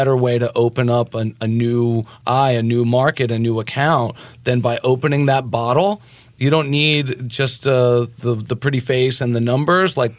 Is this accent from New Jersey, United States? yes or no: yes; New Jersey, United States; I said, no, I'm a kid from Jersey aspiring to be one.